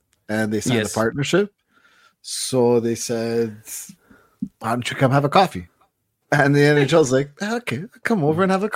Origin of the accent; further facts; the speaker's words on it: Canada; Yeah, we're Canadian, yeah.